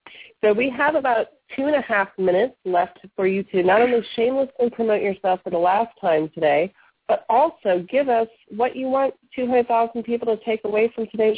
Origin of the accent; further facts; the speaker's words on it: the South, United States; because I grew up in the South, and you're seen, you're not heard